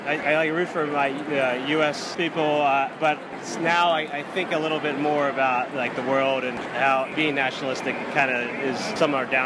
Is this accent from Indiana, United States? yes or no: no; West Virginia, United States; I grew up in West Virginia. I know people who are feeling left behind.